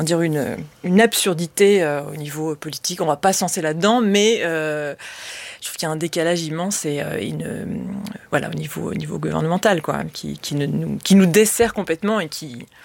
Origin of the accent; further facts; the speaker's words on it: Nouvelle-Aquitaine, France; là où j'ai grandi, c'est tout près de Sainte-Soline.